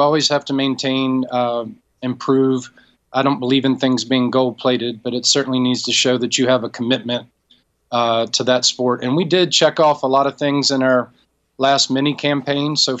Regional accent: Virginia, United States; I'm from Virginia. And I think this is our time at Virginia Tech.

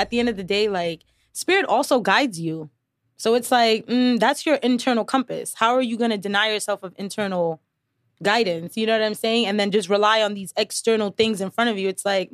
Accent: New York City, New York, United States; Because I feel like as a New Yorker, we go through our everyday lives of like business, business, business, got to get to the grind

